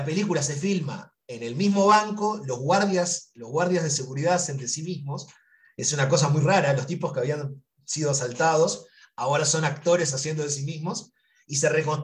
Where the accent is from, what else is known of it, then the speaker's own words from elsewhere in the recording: Uruguay; Como los uruguayos tenemos una relación mucho más cordial con los brasileros